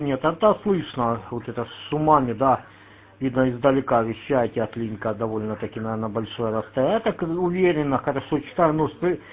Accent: Yenakiieve, Donetsk Oblast, Ukraine; а я с Енакио, с Донбасса.

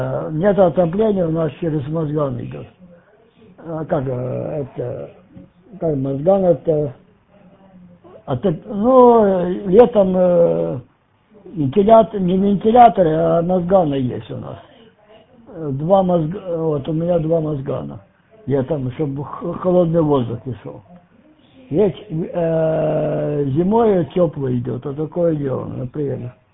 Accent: Ukraine; moved away; Я не знаю, я уже давно уехал с Украины. Я сам с Украины.

